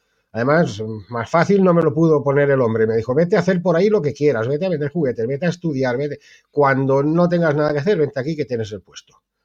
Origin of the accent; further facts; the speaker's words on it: Ibi, Valencian Community, Spain; now in Galicia, Spain; Pues yo soy de Alicante, nací en Ibi, el pueblo de los juguetes.